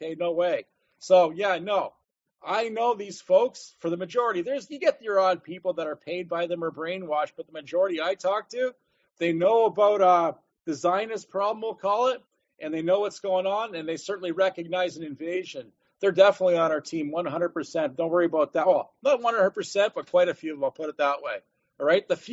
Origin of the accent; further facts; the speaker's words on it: Canada; I'll get the back seat because I'm Canadian and I know what happened to our people.